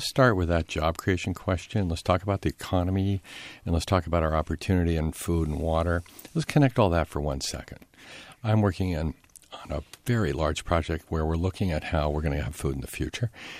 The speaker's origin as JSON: {"language": "English", "country": "Japan", "tie": "born or raised there", "said": "I grew up in Japan as a baby, and I saw the farmers collect the sewage, take it to the farm."}